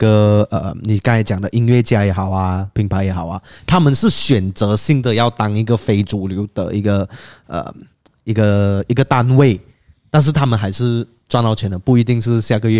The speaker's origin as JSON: {"language": "Chinese", "country": "Malaysia", "said": "at least 在我们马来西亚这边"}